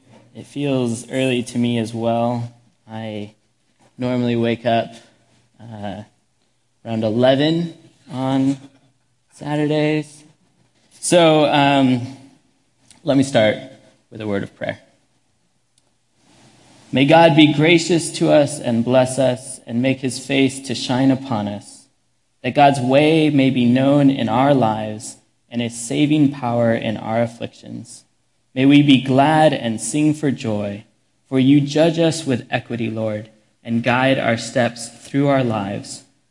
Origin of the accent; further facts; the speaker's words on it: Cupertino, California, United States; So I grew up in Cupertino. I went to Monta Vista, a very competitive high school.